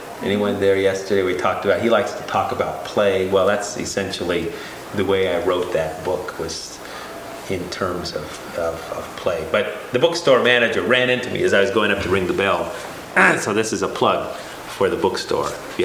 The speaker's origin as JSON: {"language": "English", "town": "Shiprock", "region": "New Mexico", "country": "United States", "tie": "born or raised there", "said": "He writes about Shiprock, New Mexico, where I grew up"}